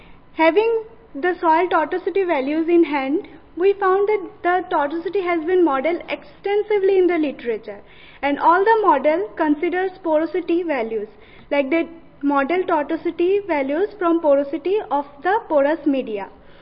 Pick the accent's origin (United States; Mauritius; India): India; I'm from India, and we chose two eastern states from India